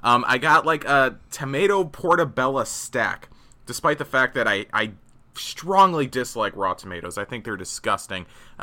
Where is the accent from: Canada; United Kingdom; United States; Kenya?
United Kingdom; I'm British, so I just end, I naturally end words with A's with R's.